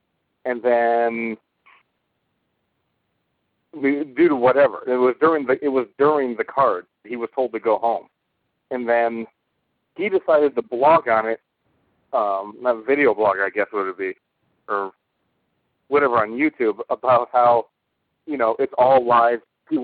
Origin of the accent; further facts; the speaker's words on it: Detroit, Michigan, United States; But I'm also from Detroit, so, you know, Canada's, you know, it used to be a 15-minute drive